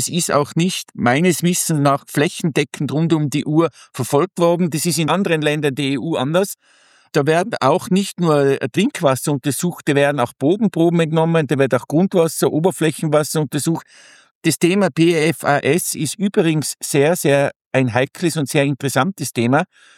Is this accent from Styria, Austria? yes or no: no; Tyrol, Austria; Ja, also ich bin ja Tiroler